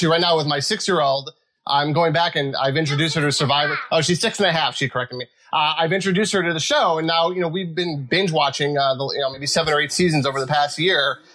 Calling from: Los Angeles, California, United States; I'm here in LA, on the other side of the hill from you.

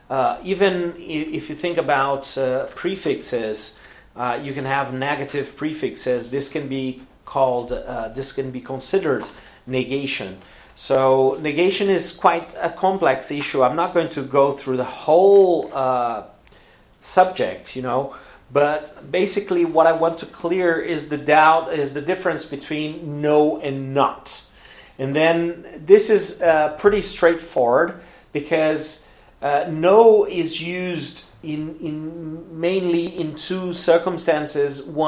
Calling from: Porto Alegre, Rio Grande do Sul, Brazil; I'm speaking from Porto Alegre in the south of Brazil.

